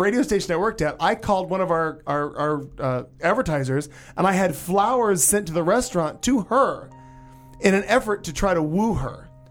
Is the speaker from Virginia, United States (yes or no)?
no; Missouri, United States; I knew that my family names back in Missouri, back in my hometown, I knew my family names were well known.